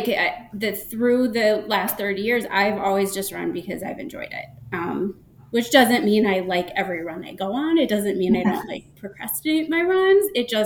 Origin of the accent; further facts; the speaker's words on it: Chicago, Illinois, United States; in 2001, I decided to sign up for the Chicago Marathon. That's my hometown race.